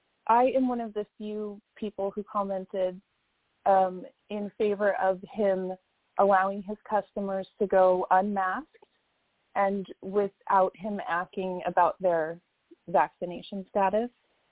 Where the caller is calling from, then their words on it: Washington, United States; It is a Central Coast phone number, but I'm calling from Washington State.